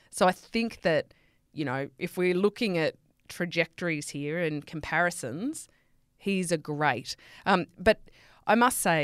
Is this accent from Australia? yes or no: yes; Australia; hey, I'm the Aussie here.